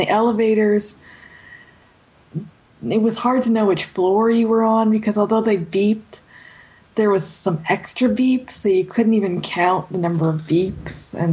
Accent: Canada; And I'm from Canada, so I was trying not to use my data connection because of roaming charges.

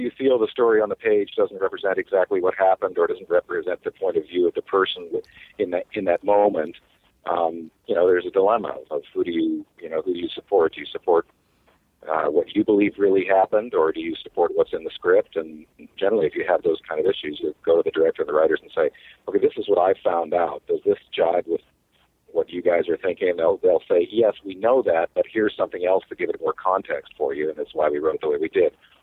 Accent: Vancouver, British Columbia, Canada; we grew up in Vancouver, in sort of a generation after him.

